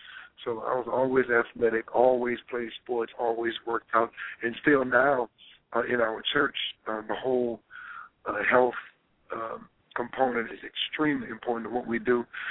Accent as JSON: {"language": "English", "town": "New Orleans", "region": "Louisiana", "country": "United States", "tie": "born or raised there", "said": "back in New Orleans again. So I'm basically a New Orleans boy."}